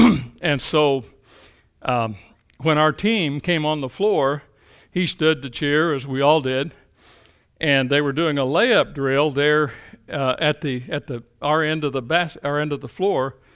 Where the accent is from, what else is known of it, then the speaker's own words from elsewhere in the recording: Kentucky, United States; Those of you who know me know that I grew up in Eastern Kentucky